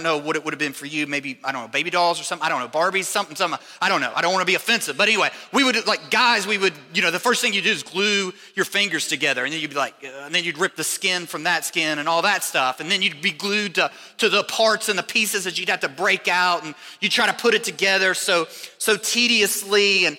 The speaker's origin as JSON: {"language": "English", "region": "Kentucky", "country": "United States", "tie": "born or raised there", "said": "I grew up in Northern Kentucky."}